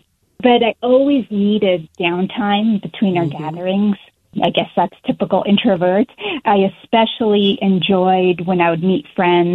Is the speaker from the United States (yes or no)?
yes; Washington, United States; moved away as an adult; Yes, I grew up in Western Washington and lived there for over 3 decades before my husband and I moved to Arizona.